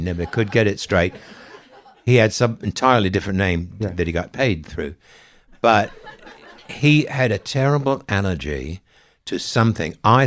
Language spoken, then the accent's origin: English; Auckland, New Zealand; I'm from Auckland.